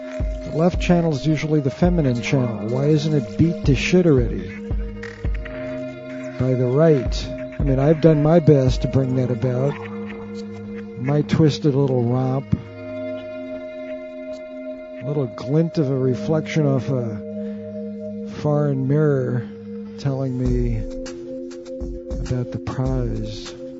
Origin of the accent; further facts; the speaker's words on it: United States; And I'm an American.